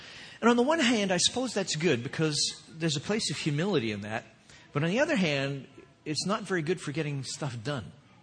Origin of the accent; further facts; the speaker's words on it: Canada; Now, please understand, I am thoroughly Canadian. I love Canada. I love the cold.